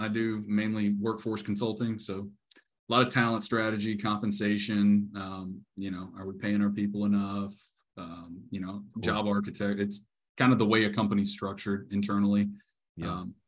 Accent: Woodstock, Georgia, United States; So I grew up in Woodstock, Georgia, just north of the city, on the lake. My dad in construction, you know. So he bought a house over there and I grew up right on the lake

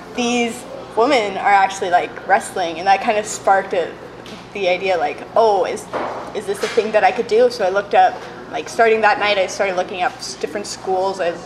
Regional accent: Alberta, Canada; also born or lived in Ontario / British Columbia; I was born in Southern Ontario and lived in Ontario until I was 5. And then my family moved out to Southern Alberta. Then we moved to BC, and then we're back to Alberta.

